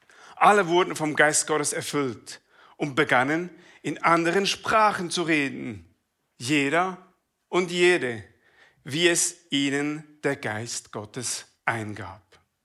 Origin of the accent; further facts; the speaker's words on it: Thun, Bern, Switzerland; ich bin in Thun geboren und aufgewachsen